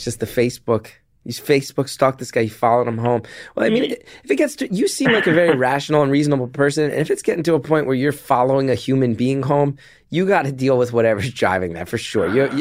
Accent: New Jersey, United States; I'm an idiot from New Jersey.

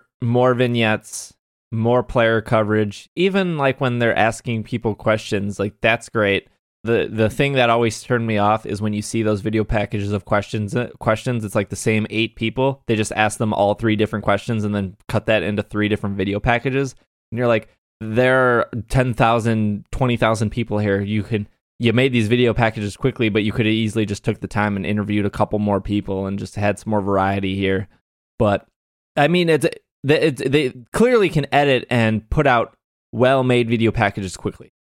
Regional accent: United States; I'm from America, so I'm going to root for the American.

